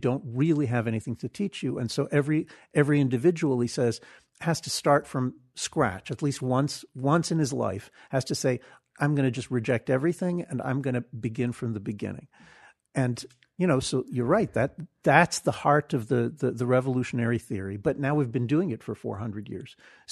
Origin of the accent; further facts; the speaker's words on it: New Jersey, United States; Well, you know, I grew up in New Jersey